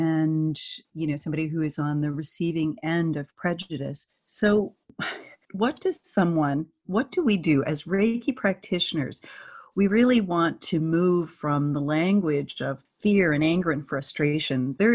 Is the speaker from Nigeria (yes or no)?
no; Canada; I'm Canadian